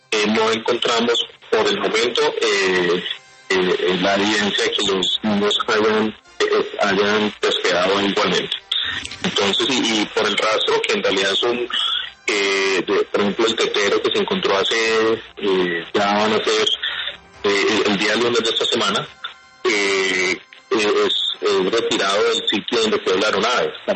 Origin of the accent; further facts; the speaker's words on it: Colombia; la idea es que igualmente nos unamos como colombianos